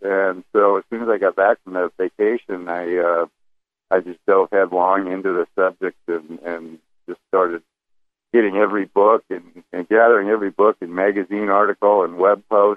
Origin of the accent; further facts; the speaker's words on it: Torrance, California, United States; I grew up in Torrance, like 20 miles south of the mouth of Laurel Canyon